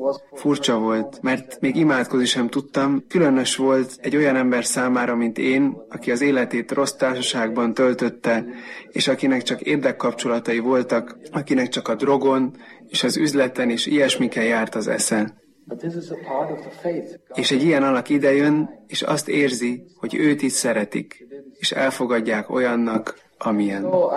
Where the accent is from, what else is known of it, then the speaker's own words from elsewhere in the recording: Bolzano, Trentino-Alto Adige, Italy; szervez zarándoklatot a szülővárosunkból, Bolzánóból, Medjugorjéba